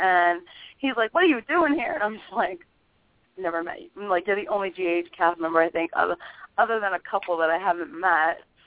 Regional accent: Boston, Massachusetts, United States; and I'm originally from Boston.

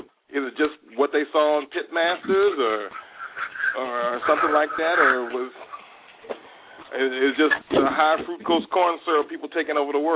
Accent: Texas, United States; I grew up in Texas, and we had, like, maybe a thin sauce.

